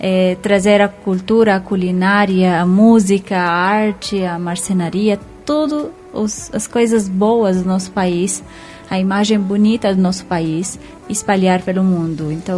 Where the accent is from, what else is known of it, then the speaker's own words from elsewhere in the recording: Aleppo, Aleppo Governorate, Syria; Portuguese is a second language; moved away; Eu sou da Síria, eu sou de Alepo, em específico, uma cidade que virou famosa por causa da guerra, por causa da destruição.